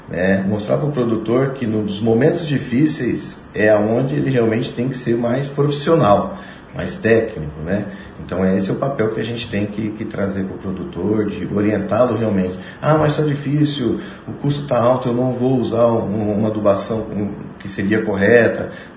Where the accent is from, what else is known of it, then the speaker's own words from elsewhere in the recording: Sabaldi, Brazil; born there; Eu atuo na região ali de Sabaldi, ali, eu nasci em Sabaldi, então a gente conhece toda a região